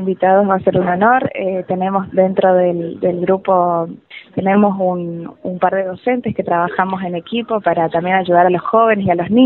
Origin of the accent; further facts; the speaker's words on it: Corrientes, Argentina; now in Córdoba, Argentina; Yo soy correntina, pero hace 10 años vivo en Córdoba.